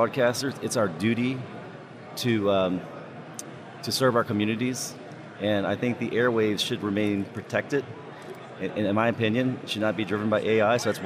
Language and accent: English; New Orleans, Louisiana, United States; I'm from New Orleans and started in Baton Rouge Radio, New Orleans Radio.